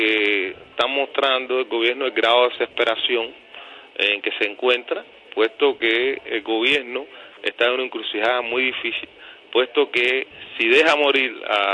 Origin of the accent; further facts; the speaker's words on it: Cuba; nosotros estamos lidiando como ciudadanos cubanos y como opositores pacíficos con un régimen que es una dinastía familiar